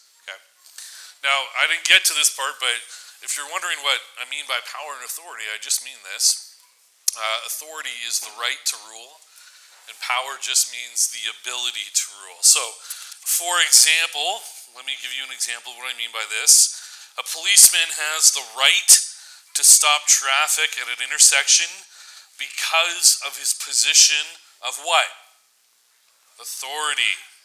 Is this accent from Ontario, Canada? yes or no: no; Vancouver, British Columbia, Canada; I'm from Vancouver.